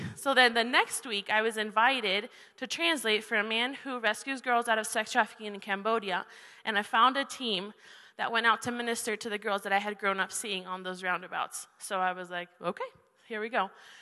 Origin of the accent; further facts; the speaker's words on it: Spain; Growing up in Spain, I don't know how many of you have gone to Spain.